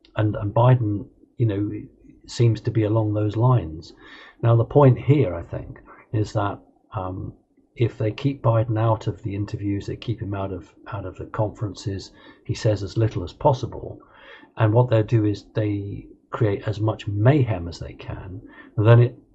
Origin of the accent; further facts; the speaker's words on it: United Kingdom; not just because I'm a Brit